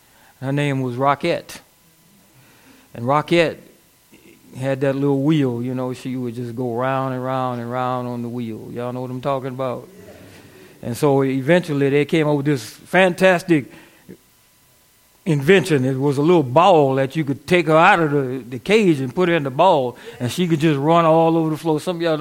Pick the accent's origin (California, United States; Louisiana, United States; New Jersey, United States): Louisiana, United States; I'm from Louisiana, and some of you probably don't remember 1965 Hurricane Betsy.